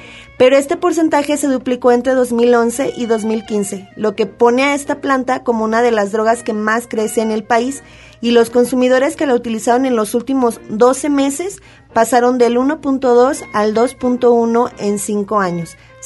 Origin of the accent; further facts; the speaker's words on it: Mexico; nosotros como mexicanos siempre hemos adoptado este modelo